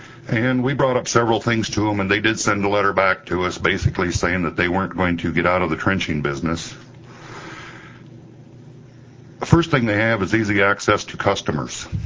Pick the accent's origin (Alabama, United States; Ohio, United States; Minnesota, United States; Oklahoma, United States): Oklahoma, United States; from Oklahoma, representing myself.